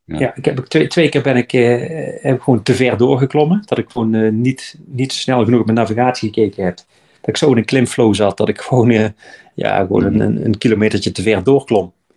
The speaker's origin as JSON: {"language": "Dutch", "country": "Netherlands", "said": "Het voelt als Nederlander een beetje stiekem, zeg maar."}